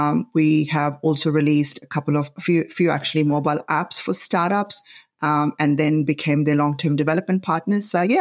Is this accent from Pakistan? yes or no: yes; Pakistan; now in Australia; I'm originally from Pakistan, but we have got family all over the world.